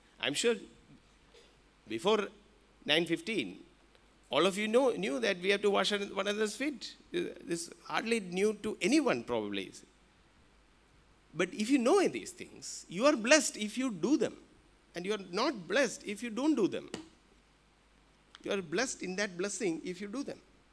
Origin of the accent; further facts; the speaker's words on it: India; No, I am an Indian. I was born here in India.